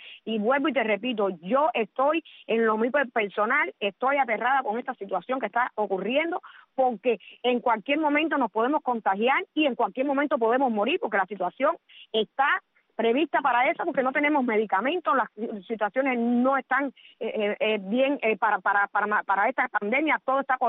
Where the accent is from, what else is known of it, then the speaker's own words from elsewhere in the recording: Cuba; yo como cubana, como madre, como abuela